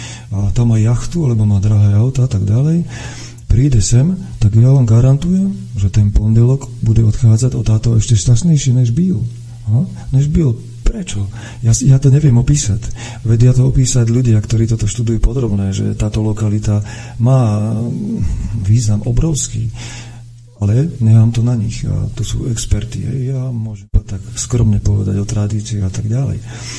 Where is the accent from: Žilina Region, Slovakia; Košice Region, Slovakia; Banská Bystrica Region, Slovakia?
Žilina Region, Slovakia; now in Kopanice, Slovakia; A volám Kopanice mojim domovom. Ale rodák som z Turca. A veľmi rád sa tam vraciam a vždy budem.